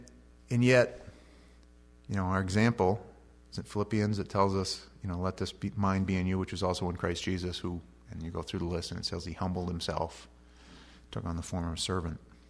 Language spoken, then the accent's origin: English; United States; It really should be, I'm grateful that I'm American.